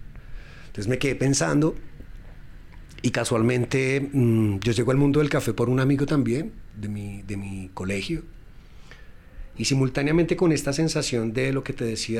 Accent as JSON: {"language": "Spanish", "country": "Colombia", "said": "Como colombiano, creería yo que deberíamos de saber de nuestro producto insignia"}